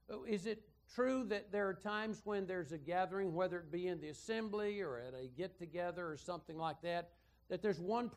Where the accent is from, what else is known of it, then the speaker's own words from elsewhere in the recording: Phenix City, Alabama, United States; We're from Phoenix City, Alabama. It's a little town just across the river from Columbus, Georgia